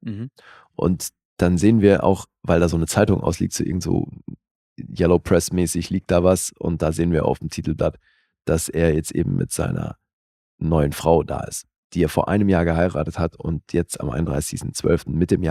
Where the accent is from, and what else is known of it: Bern, Switzerland; born or raised there